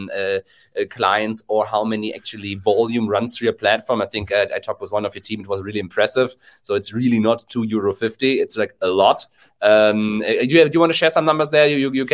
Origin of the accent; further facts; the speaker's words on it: Germany; English is a second language; we are talking English as two German dudes, so probably there might be a reason for that.